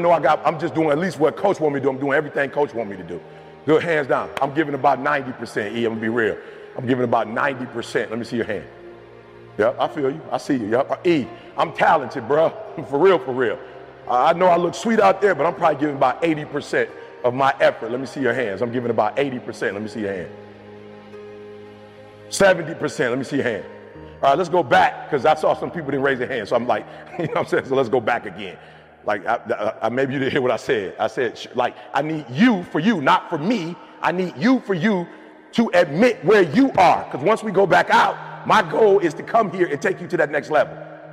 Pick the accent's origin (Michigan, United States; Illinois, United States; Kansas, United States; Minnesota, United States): Michigan, United States; Detroit; I'm from Detroit, GM, Chrysler, Ford went down.